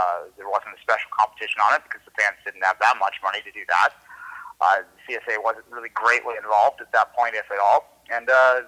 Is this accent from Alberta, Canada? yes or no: yes; Edmonton, Alberta, Canada; I'm in a pretty good mood that I'm from Edmonton